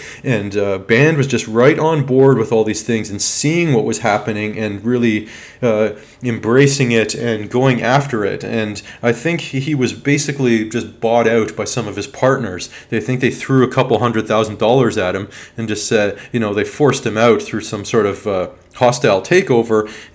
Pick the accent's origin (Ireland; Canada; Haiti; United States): Canada; Toronto, Ontario; In my case, growing up in North Toronto